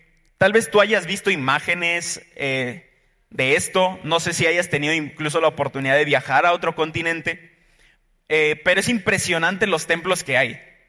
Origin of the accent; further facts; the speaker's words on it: Guanajuato, Mexico; Y yo soy de Guanajuato, entonces fui a visitar a mi familia.